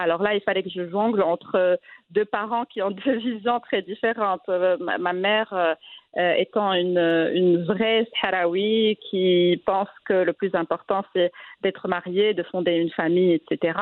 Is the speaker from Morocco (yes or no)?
yes; Rabat, Rabat-Salé-Kénitra, Morocco; je suis née à Darlan, donc je suis originaire de Darlan, et j'ai grandi à Rabat, qui est la ville de mon cœur, la ville où j'ai passé la plupart de mon temps et de ma vie.